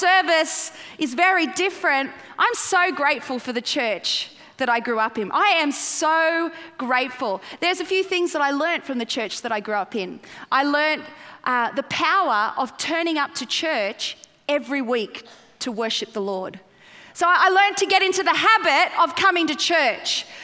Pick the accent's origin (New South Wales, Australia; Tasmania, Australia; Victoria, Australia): New South Wales, Australia; Sydney; accent: Australian; Anyway, I'm here. I'm from Sydney, Australia, and it's just a great, great privilege for me to be here today.